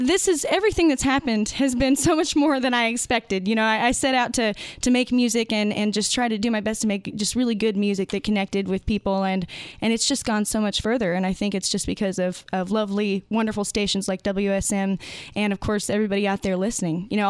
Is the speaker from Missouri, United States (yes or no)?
yes; Missouri, United States; It's the guys are all out of Oklahoma, and I'm from Missouri.